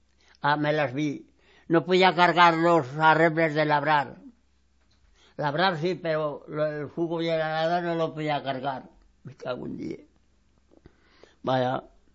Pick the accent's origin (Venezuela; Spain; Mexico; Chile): Spain; Crevillent, Valencian Community; born there; En los Mases.